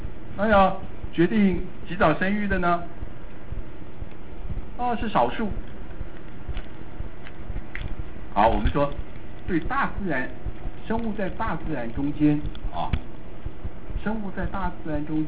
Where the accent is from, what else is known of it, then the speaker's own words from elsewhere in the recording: China; 我说哎，我们中国人其实很早就知道这个道理。